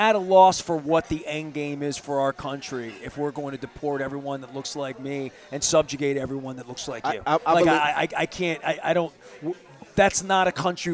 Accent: Dundalk, Maryland, United States; I'm from Colgate, East Point, Dundalk, Baltimore County, 21224, even though it's not Highland Town, it's Dundalk Hunt.

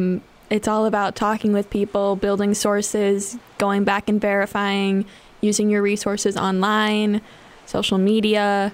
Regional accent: Minneapolis, Minnesota, United States; I'm from Minneapolis, Minnesota, but I just graduated from Boston University in May and started here in June.

